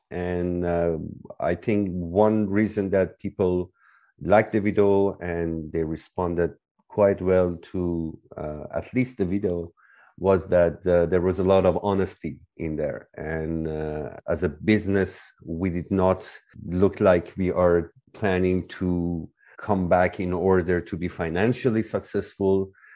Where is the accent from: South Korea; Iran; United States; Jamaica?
Iran; Tehran, Tehran Province; the war with Iraq literally just began as I was born. I was born in Tehran, and Tehran was quite far from the battlefield.